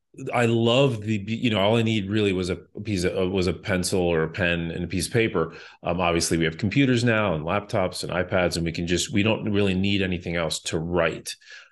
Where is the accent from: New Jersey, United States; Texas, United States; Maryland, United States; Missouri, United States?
Maryland, United States; Bethesda; So I started looking at film schools and chose one that was close to my hometown of Bethesda, Maryland, which was American University.